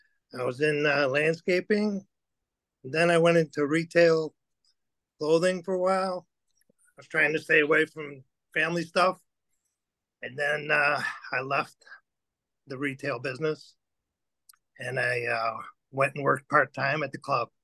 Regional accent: Berwyn, Illinois, United States; where I grew up in Berwyn.

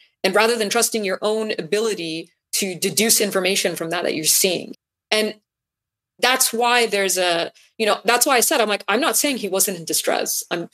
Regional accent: United States; one, because I'm an American

